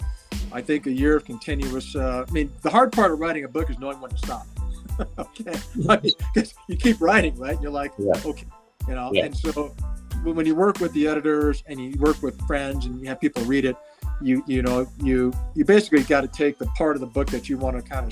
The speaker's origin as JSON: {"language": "English", "region": "Alaska", "country": "United States", "tie": "born or raised there", "said": "because I grew up in Alaska and I spent time in the military."}